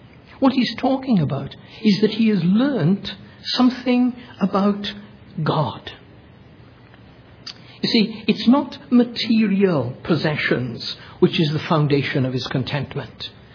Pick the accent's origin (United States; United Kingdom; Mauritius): United Kingdom; Wales; Wales, my home country